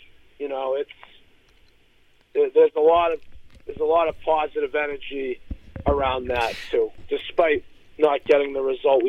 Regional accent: Linfield, United States; my dad grew up in Linfield. I grew up in Linfield.

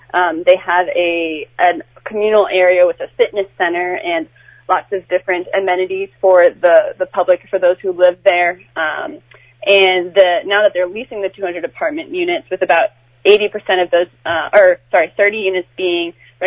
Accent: Beverly, Massachusetts, United States; Oh, yeah. I mean, Beverly is my hometown. It's where I grew up.

